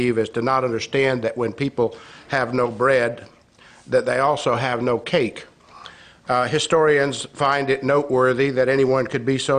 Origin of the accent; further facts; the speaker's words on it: South Carolina, United States; I'm from Lexington County.